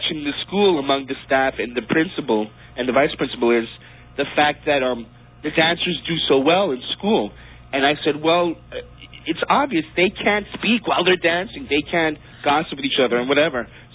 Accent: New York, United States; So the fact that I'm Hispanic, I grew up in New York.

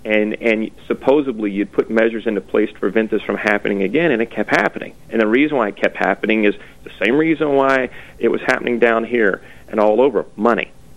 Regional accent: United States; I'm an American, I mean from the States, but I'm also a North American.

